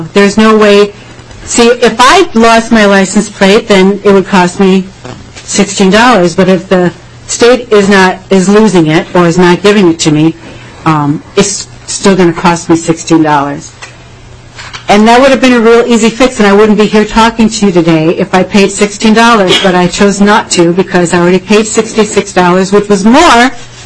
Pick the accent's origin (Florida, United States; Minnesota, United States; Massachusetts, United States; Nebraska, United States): Minnesota, United States; Waterville; I'm from Waterville.